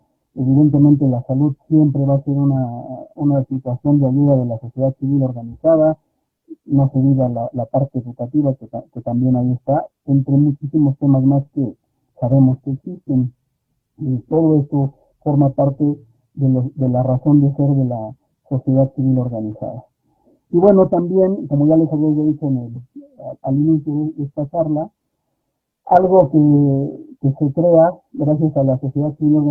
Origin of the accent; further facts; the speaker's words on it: Hidalgo, Mexico; pero somos de acá del Estado de Hidalgo.